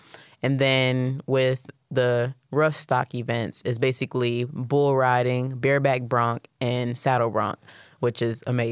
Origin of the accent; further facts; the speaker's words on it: Detroit, Michigan, United States; But actually, being in Detroit has taught me a lot. And growing up in Detroit, we didn't have many options as to what to do.